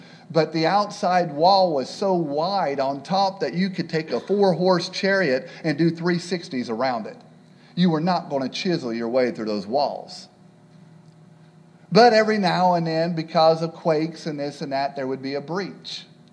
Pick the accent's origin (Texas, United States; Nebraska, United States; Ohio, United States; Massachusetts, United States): Ohio, United States; also born or lived in Tanzania; I mentioned I was raised in Ohio and Tanzania.